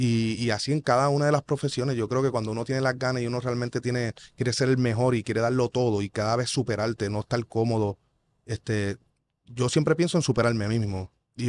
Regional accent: Puerto Rico; siento que que Puerto Rico tenemos esa diferencia a otros muchos lugares.

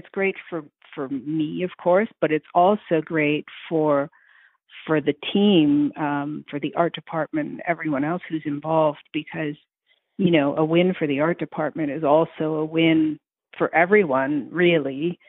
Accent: Montreal, Quebec, Canada; Mm-hmm. I'm from Montreal.

